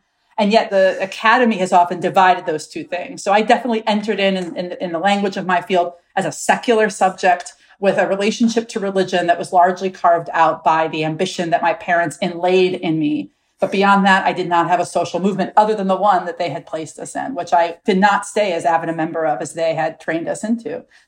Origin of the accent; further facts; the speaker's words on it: Milwaukee, Wisconsin, United States; I was raised in Milwaukee, Wisconsin, by a vestige of the American socialist movement that had kind of a final heyday in the mid to late 20th century.